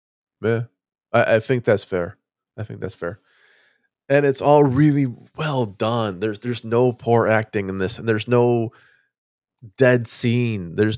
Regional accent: United States; I'm American.

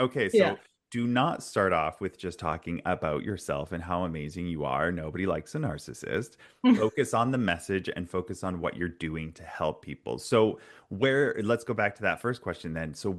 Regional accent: Vancouver, British Columbia, Canada; I'm used to it growing up in Vancouver. We did have a lot of wildfires on the West Coast quite often.

